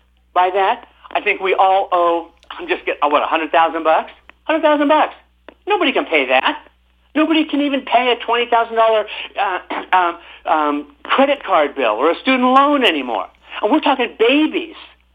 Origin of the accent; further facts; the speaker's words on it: Encinitas, California, United States; I could have come home to my hometown of Encinitas, which is right on the beach